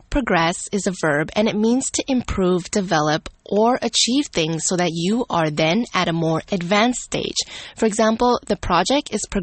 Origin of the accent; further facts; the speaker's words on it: Canada; Okay, so I'm Canadian, which means I come from Canada